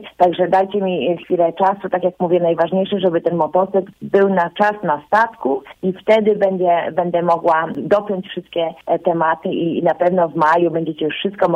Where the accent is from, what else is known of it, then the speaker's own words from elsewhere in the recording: Łódź, Łódź Voivodeship, Poland; jestem normalną dziewczyną z Łódzki, która po prostu ma marzenie, nie boi się go zrealizować.